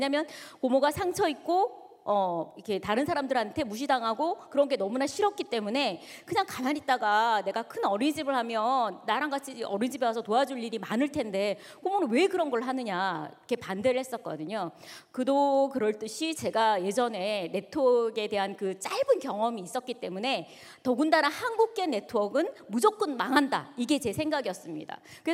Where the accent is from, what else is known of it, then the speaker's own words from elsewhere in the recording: Daegu, South Korea; 저는 대구에서 왔습니다.